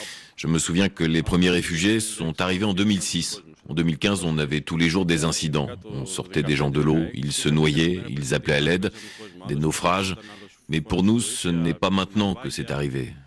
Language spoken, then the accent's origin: French; Skala Sykamineas, North Aegean, Greece; je viens de Skala Sikamias et je suis pêcheur.